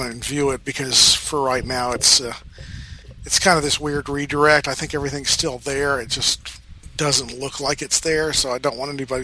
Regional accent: Scotland, United Kingdom; You're Irish, and I'm Scottish.

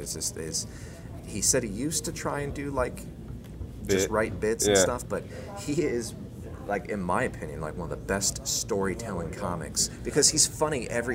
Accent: Riverside, California, United States; certain jokes on, you know, where I grew up in Riverside, dating, you know, drinking.

